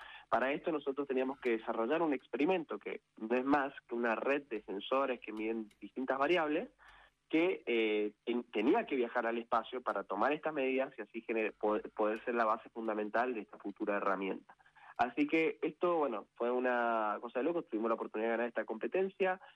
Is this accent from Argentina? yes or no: yes; Luján de Cuyo, Mendoza, Argentina; yo soy de Luján de Cuyo, Mendoza, soy ingeniero mecatrónico, tengo 26 años.